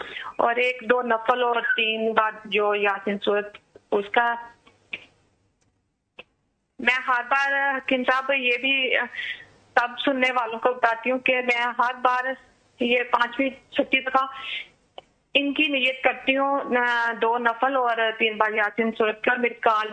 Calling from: Spain; میں اسپین سے بات کر رہی ہوں

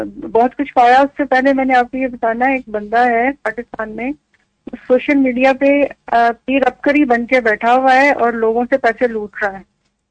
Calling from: Botswana; میں بوتسوانا سے بات کر رہی ہوں.

